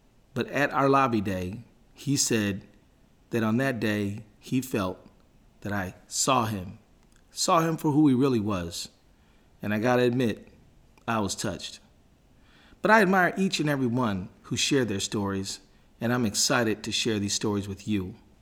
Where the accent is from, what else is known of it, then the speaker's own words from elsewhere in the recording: Minneapolis, Minnesota, United States; And in my hometown of Minneapolis, my dear friend Andrea Jenkins just received the Democratic Party endorsement for city council.